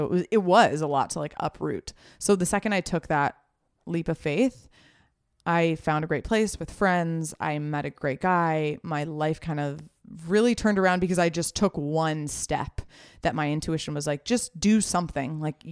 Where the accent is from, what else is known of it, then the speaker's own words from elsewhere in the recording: Los Angeles, California, United States; now in Venice, United States; Because I grew up here. I grew up in Hollywood, and then I slowly have moved my way west